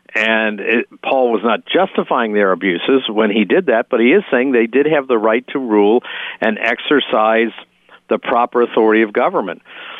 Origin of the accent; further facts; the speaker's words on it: United States; Certainly, as an American, I love my country